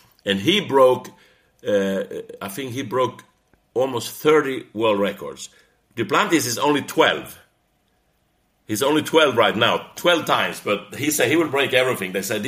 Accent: Sweden; English is a second language; So I mean, growing up in Sweden, Olympic Games is very, very important in Sweden.

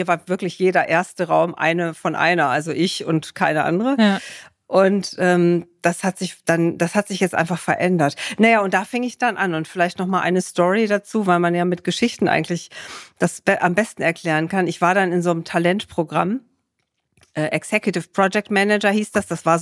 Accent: Hanover, Lower Saxony, Germany; Ich bin aus Hannover

